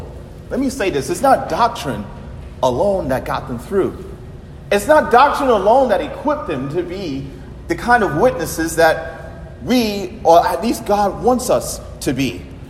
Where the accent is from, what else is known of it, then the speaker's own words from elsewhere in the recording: Bronx, New York, United States; moved away as an adult; also born or lived in Texas; So I grew up in the Bronx, and then I moved to Texas. Wow, culture shock.